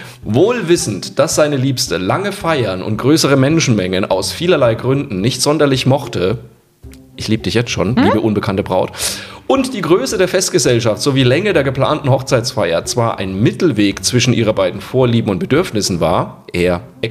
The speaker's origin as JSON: {"language": "German", "region": "Southern Germany", "country": "Germany", "said": "ich komme ja aus Süddeutschland"}